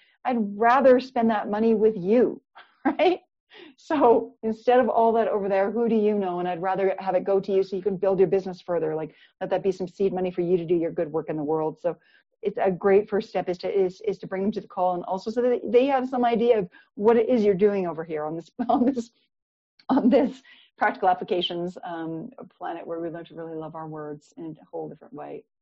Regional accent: Canada; my parents are both, they both come from the farm and I'm from Canada.

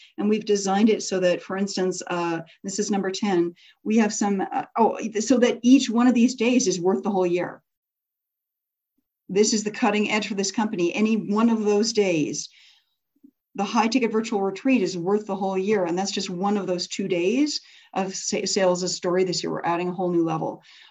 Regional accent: Canada; you notice that I'm a Canadian charging in US dollars.

